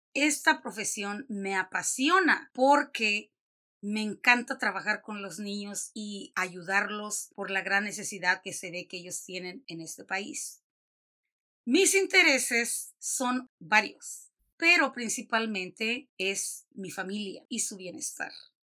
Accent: Tenanguillo, Mexico; born there; Nací en un enero 10 de 1959. En el pueblo de Tenanguillo, estado de Guerrero. A los 7 años nos movimos a la Ciudad de México. Viví ahí hasta los 13 años.

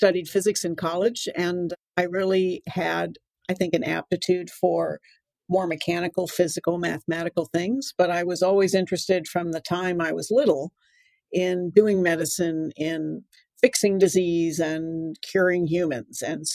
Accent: Evanston, Illinois, United States; born there; I was born in Evanston, Illinois.

